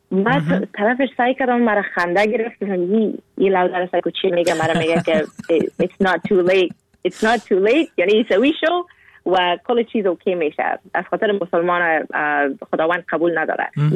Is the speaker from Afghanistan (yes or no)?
yes; Afghanistan; now in Canada; گفتم روسی از کجا هستی؟ گفتم از افغانستان.